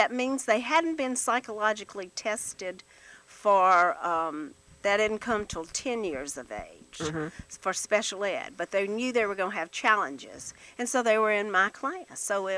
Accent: Union, South Carolina, United States; I'm originally from Union, South Carolina, and I've just come from Union.

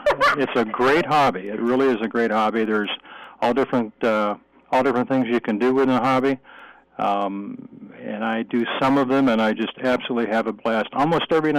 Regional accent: Youngstown, Ohio, United States; now in South Carolina, United States; I am from Youngstown, Ohio. I grew up there, and I moved to South Carolina in 1987.

